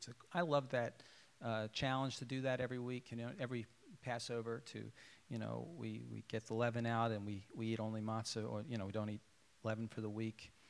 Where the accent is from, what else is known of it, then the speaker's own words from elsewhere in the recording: Pennsylvania, United States; When my sister and I were growing up in the Philadelphia area, suburbs